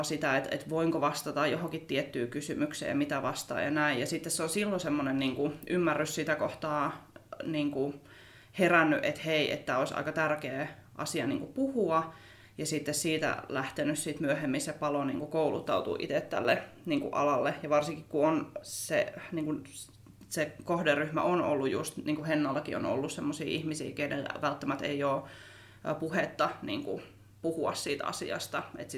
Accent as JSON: {"language": "Finnish", "region": "South Karelia", "country": "Finland", "lives_now": "Helsinki, Finland", "said": "lähtöisin Etelä-Karjalasta, mutta nykyään Helsingissä asustelen."}